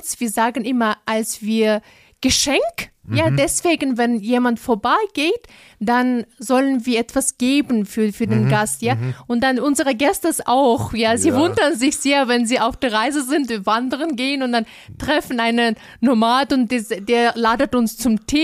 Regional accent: Kyrgyzstan; Süden, aus Südkirgisistan, aus Pamirbergen, Gebirgen, ja.

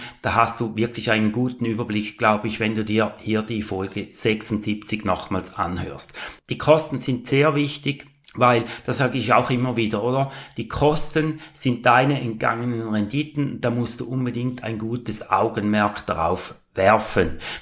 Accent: Switzerland

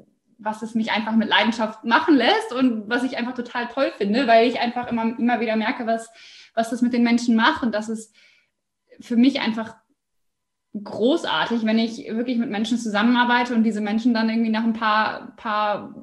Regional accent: Osnabrück, Lower Saxony, Germany; ich komme aus Osnabrück. Bin jetzt 28 Jahre alt

